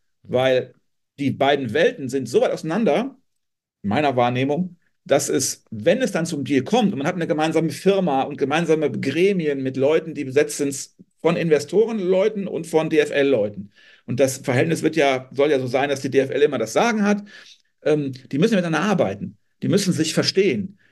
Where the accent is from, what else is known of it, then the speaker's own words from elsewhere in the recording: North Rhine-Westphalia, Germany; ich bin aus Nähe von Köln, FC-Fan seit ich klein bin.